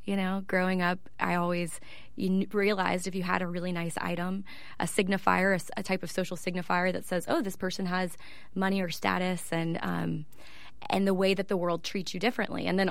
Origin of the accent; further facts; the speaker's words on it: Orange, Texas, United States; You know, the way that I first left my hometown of Orange, Texas was I stayed nearby for college.